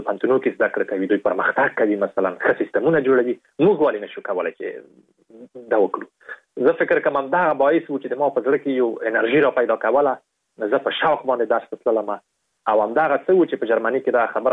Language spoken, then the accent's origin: Pashto; Afghanistan; په دې باندې می لیکلی وو چې زه د افغانستان یم